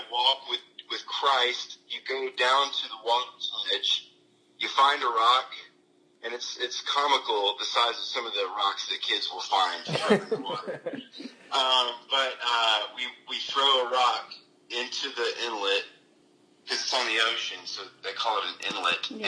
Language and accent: English; Nashville, Tennessee, United States; Yeah, you know, growing up in Nashville, my mom was a hairdresser, my dad was a police officer